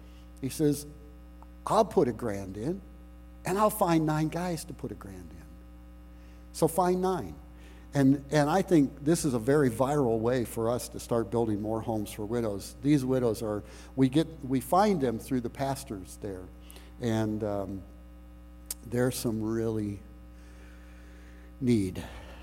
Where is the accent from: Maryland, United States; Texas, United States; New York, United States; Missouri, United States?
Missouri, United States; it was so wonderful to be in the midst of Missouri, because I grew up in Missouri.